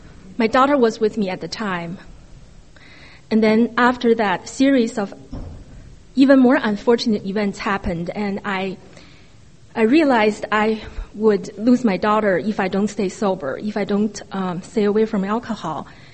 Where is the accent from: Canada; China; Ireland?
China; I was born and raised in China, communist China. I'm from a very good family, honest to God.